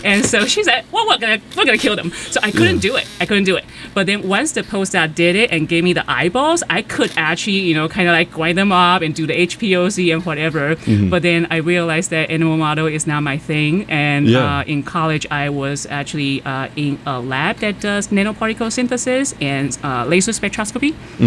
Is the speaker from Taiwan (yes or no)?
yes; Taiwan; moved away as an adult; now in United States; I am an associate professor in the Department of Chemistry at Tufts University. And so I grew up in Taiwan, and I first came to the United States for my PhD in Madison, Wisconsin. Then I moved to Stanford for my postdoc.